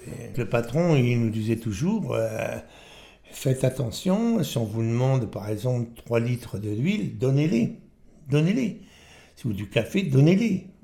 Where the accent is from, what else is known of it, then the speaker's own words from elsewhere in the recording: Vitry-le-François, Grand Est, France; born there; Oui, je suis né à Vitry-François, dans la Marne. Le 29 août 1945.